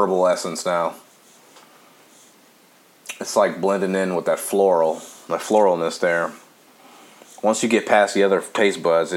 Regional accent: Compton, California, United States; In my old, well, I wouldn't say my old neck of the woods because I'm from Compton, but it's down the street.

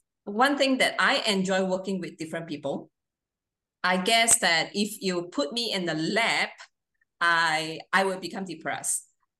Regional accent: Malaysia; You know, I grew up in Malaysia. All my education is done in Malaysia. I did not study in overseas.

